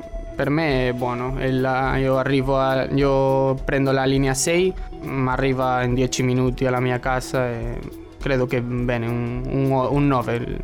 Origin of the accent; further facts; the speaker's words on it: Vigo, Galicia, Spain; Italian is a second language; now in Cagliari, Italy; Sono del nord di Spagna, di Galizia, una città che si chiama Vigo.